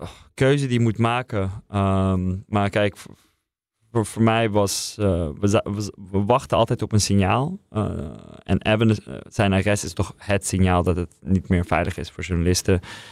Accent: Netherlands; Dus ja, als Nederlander, als journalist voor een Britse krant, zie ik veel problemen om terug te gaan.

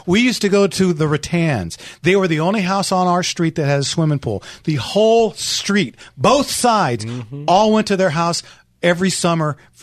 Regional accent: West Covina, California, United States; I grew up here in California. I went to West Covina High School, class of 78.

